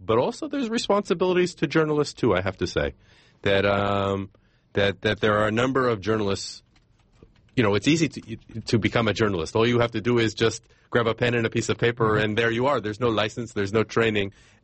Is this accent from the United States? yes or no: no; Israel; Again, I'm a guest in Azerbaijan, and I'm from Israel